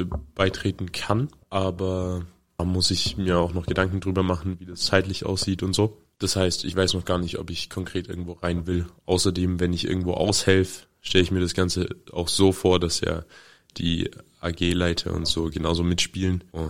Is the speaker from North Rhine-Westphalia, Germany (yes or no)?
no; Alpirsbach, Baden-Württemberg, Germany; Eigentlich komme ich aus Alpersbach, eine andere Stadt, auch mit Bier.